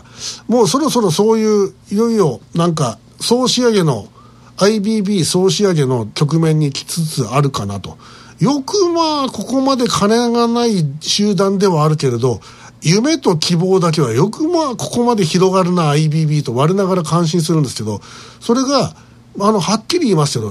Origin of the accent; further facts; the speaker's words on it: Kyushu, Japan; 我々はやっぱり九州で育ってきましたんで、